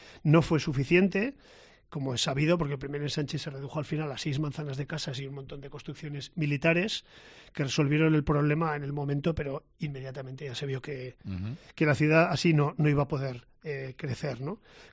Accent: Pamplona, Navarre, Spain; Con lo bravos que somos los navarros y los pamploneses

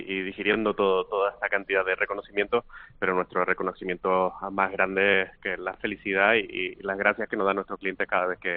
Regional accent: Canary Islands, Spain; Yo soy canario y era un restaurante que visitaba a menudo

